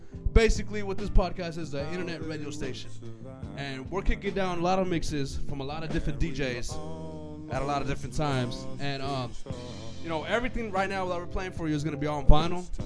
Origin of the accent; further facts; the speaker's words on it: California, United States; I'm from the Bay Area, California